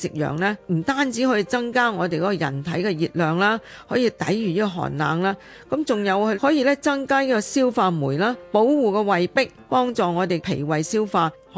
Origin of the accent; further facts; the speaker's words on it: Hong Kong; 至于我哋香港人或者广东人中意食嘅羊腩